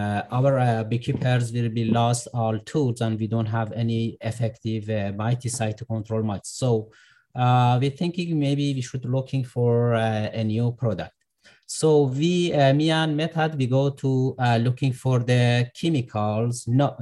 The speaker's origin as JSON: {"language": "English", "country": "Iran", "second_language": "English", "said": "I am originally from Iran."}